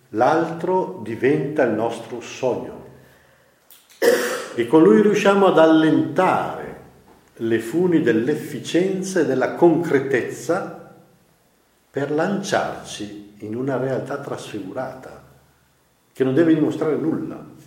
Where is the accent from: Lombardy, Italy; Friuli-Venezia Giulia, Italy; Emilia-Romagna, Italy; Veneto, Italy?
Lombardy, Italy; Mozzanica; born there; Sono nato a Mozzanica, attaccato al santuario di Caravaggio.